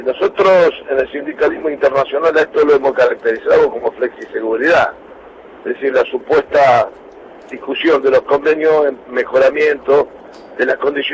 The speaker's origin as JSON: {"language": "Spanish", "town": "Rosario", "region": "Santa Fe", "country": "Argentina", "said": "A Buenos Aires, yo soy de Rosarino, no se olvide."}